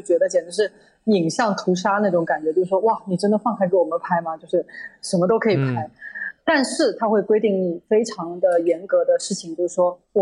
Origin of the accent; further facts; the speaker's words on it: Shanghai, China; 比如说我小时候住在上海的时候